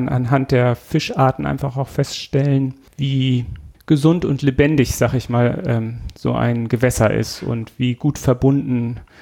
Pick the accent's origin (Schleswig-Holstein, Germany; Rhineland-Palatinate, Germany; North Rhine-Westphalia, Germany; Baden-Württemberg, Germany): Schleswig-Holstein, Germany; born there; Ich komme aus Schleswig-Holstein gebürtig